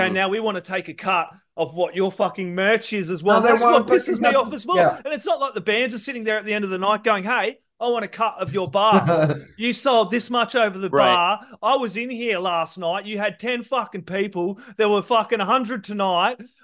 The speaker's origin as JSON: {"language": "English", "country": "Australia", "said": "I'm an Aussie, dude."}